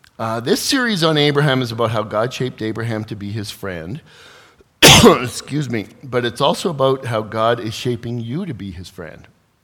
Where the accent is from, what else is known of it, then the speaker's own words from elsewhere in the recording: Winnipeg, Manitoba, Canada; When I was growing up in Winnipeg